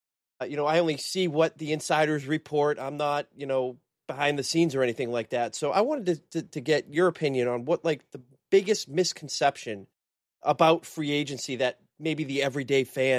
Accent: New England, United States; I'm from New England, so he loves throwing the digs in at my New England Patriots

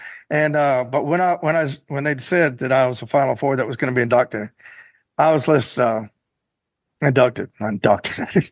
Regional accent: Texas, United States; also born or lived in Alabama / Florida; So although I grew up in Texas and I went to college in Alabama and I lived in Florida, I was always on the Gulf Coast.

